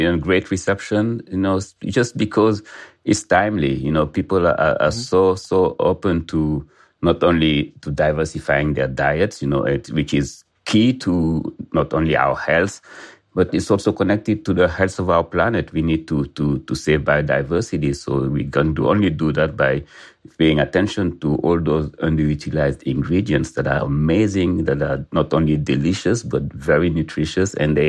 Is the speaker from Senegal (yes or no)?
yes; Senegal; I'm a chef from Senegal, a restaurateur, a cookbook author.